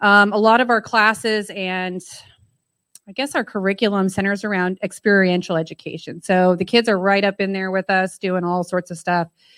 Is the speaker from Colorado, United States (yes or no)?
yes; Gunnison, Colorado, United States; also born or lived in Houston, United States; I come from Gunnison, Colorado. And somewhere in the middle, we met in Houston back in 2004.